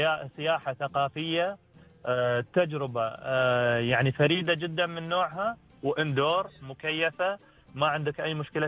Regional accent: United Arab Emirates; يقول لي أنت من وين؟ من الإمارات.

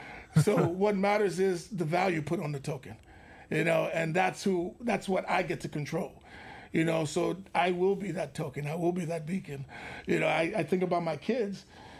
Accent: New York, United States; Born and raised in New York. My family's from Haiti. My parents and my elder siblings were all born in Haiti. I moved out here in 99 trying to get to California.

